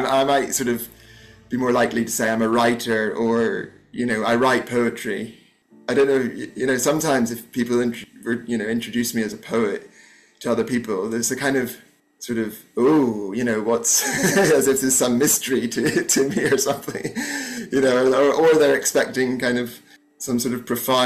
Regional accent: Northern Ireland, United Kingdom; growing up in Northern Ireland

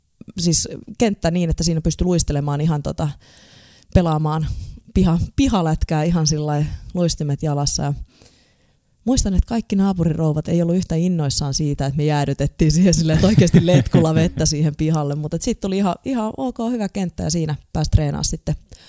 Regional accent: Helsinki, Uusimaa, Finland; also born or lived in Espoo; Mä synnyin Tapiolassa Espoossa ja siitä muutettiin niinkin kauas kuin Lauttasaareen silloin, kun mä olin 5-vuotias, että kouluni on käynyt Lauttasaaressa Helsingissä.

